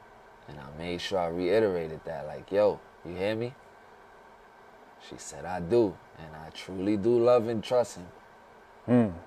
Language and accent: English; New York City, New York, United States; All right, I'm from the Bronx.